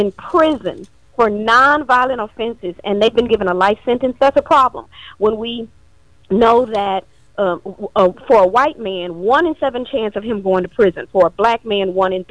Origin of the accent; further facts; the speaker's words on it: Texas, United States; And I'm from Texas. Went to law school in Texas.